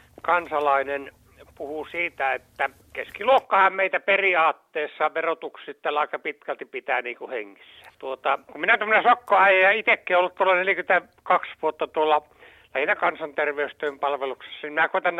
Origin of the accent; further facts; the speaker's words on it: Pudasjärvi, North Ostrobothnia, Finland; vaikka Pudasjärve, mistä minä olen kotoisin